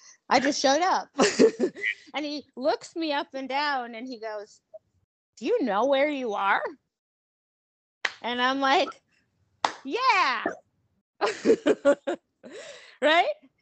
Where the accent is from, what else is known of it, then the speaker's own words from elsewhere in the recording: Sedona, Arizona, United States; Okay. I grew up in Sedona, Arizona.